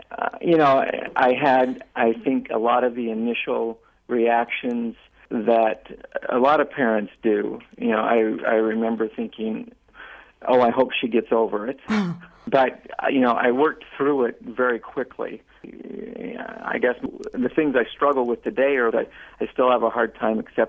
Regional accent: United States; I identify myself as an American, and most importantly, I identify myself as a human being.

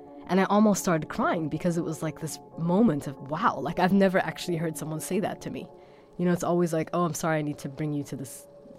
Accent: Germany; Growing up in Germany in the late 1980s, early 90s

